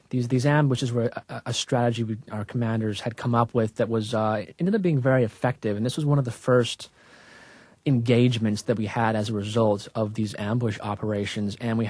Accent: Utah, United States; I was raised in Utah as a Mormon.

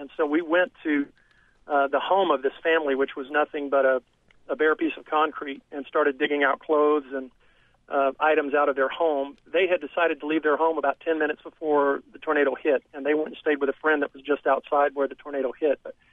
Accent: Stillwater, Oklahoma, United States; We're from Stillwater, Oklahoma. We have a lot of connections in Joplin.

